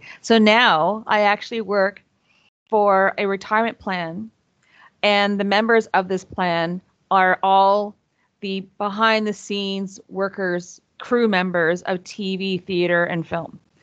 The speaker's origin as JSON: {"language": "English", "town": "Toronto", "region": "Ontario", "country": "Canada", "tie": "born or raised there", "said": "I grew up in Don Mills."}